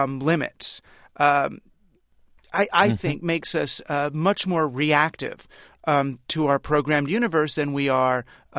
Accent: New York City, New York, United States; I grew up in New York City and I just thought cities had grid patterns.

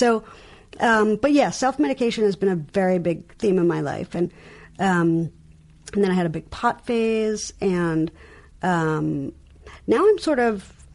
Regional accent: New York, United States; accent: New York; And I also just heard my New York accent, which I didn't know I had until I said all.

